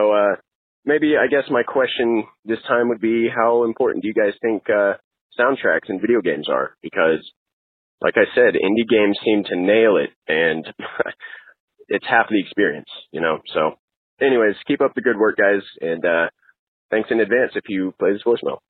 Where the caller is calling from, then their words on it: Texas, United States; What's up, Gamertag crew? I'm calling from Texas.